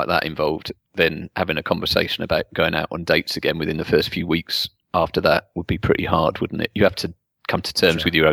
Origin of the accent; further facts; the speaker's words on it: United Kingdom; I keep talking about my Britishness